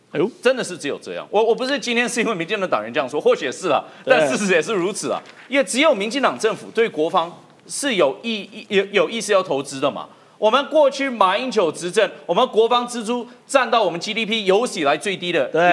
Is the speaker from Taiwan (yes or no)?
yes; Taiwan; 如果今天我们台湾要派兵去帮助一个其他国家，我们台湾人会不会觉得说